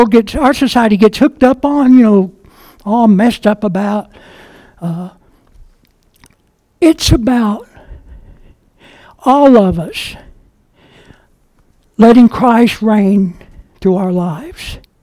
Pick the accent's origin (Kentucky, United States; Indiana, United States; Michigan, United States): Kentucky, United States; Well, I'm from Kentucky, and we're family-oriented there, as some people might know.